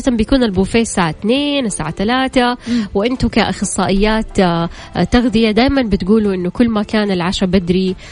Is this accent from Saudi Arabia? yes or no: yes; Saudi Arabia; وفي أشياء كثيرة لها علاقة بعاداتنا الصحية خاصة كسعوديين